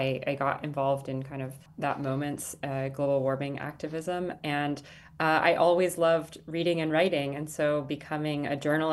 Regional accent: Denver, Colorado, United States; Gosh, I grew up in Denver, Colorado

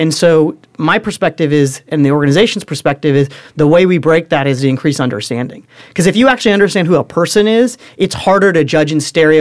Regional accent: Cincinnati, Ohio, United States; So I grew up in Cincinnati, Ohio, right? I'm sure that's but looking at me with my turban and beard is not the thing that most people guess first, right?

